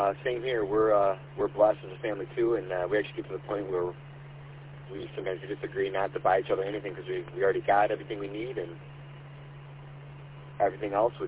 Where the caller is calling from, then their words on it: Michigan, United States; I'm down here in Macomb County.